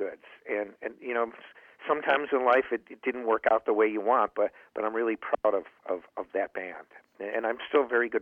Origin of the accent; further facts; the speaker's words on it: Chicago, Illinois, United States; also born or lived in Los Angeles; I'd lived in L.A. for a long time, and I didn't have to come back to Chicago. I mean, I love my hometown of Chicago